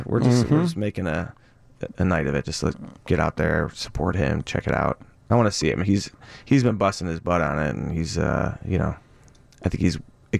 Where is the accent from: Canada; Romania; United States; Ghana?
United States; Chicago, Illinois; I think that he liked that I was from Chicago.